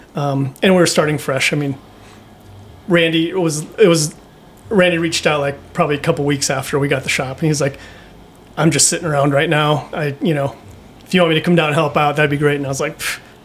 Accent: Iowa, United States; I grew up in Iowa, so

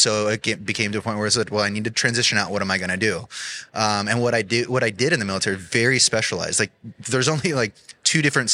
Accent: Tucson, Arizona, United States; I grew up in Tucson, Arizona. So completely different where I'm at now.

